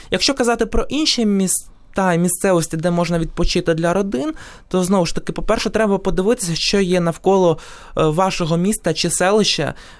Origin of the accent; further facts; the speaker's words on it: Kyiv, Ukraine; От можу, наприклад, привести наше рідне місто Київ.